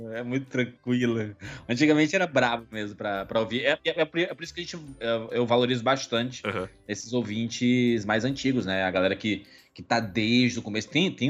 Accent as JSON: {"language": "Portuguese", "region": "Ceará", "country": "Brazil", "said": "sou cearense, nordestino."}